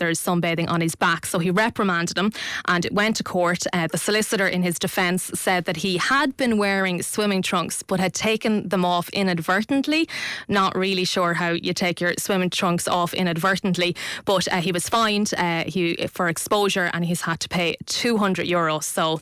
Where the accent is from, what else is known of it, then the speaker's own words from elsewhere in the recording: Kildare, Ireland; since I'm from Kildare.